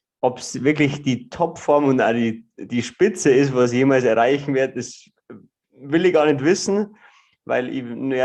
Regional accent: Ruhpolding, Bavaria, Germany; Also ich bin aus Ruppolding im Süden von Bayern groß geworden, an einem Skilift aufgewachsen

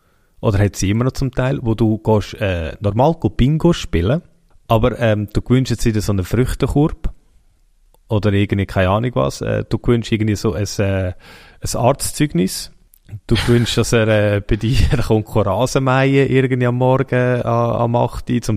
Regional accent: Zurich, Switzerland; in Bern ist doch der auch ein Begriff oder nur bei uns in Zürich?

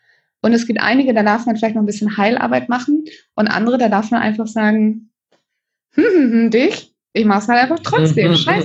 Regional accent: Northern Germany, Germany; Ich komme ja aus Norddeutschland.

